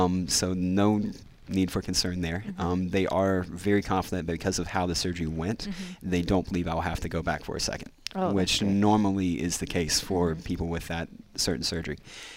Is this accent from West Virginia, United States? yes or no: yes; West Virginia, United States; Like, honestly, I'm a redneck from West Virginia.